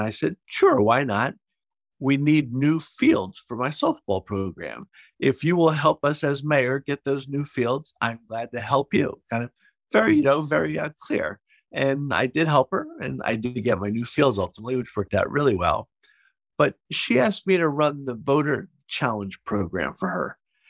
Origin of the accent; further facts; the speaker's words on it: New Jersey, United States; I'm from New Jersey, born and raised here outside Philadelphia.